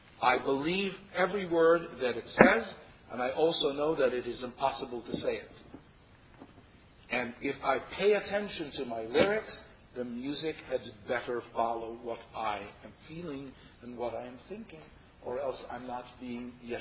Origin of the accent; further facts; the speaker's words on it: Israel; I come from Israel, which means we studied Sephardic pronunciation when I was growing up.